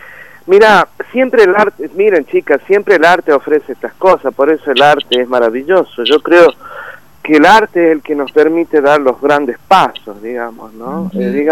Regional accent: Argentina; creo que soy el único argentino que lo integra

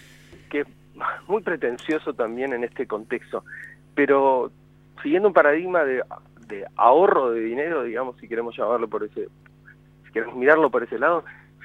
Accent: Cipolletti, Río Negro, Argentina; Yo crecí en Chipoleti, en el Alto Valle, iba a la escuela 53, y después mi segunda casa quizás era la Biblioteca Popular Bernardino Rivadavia.

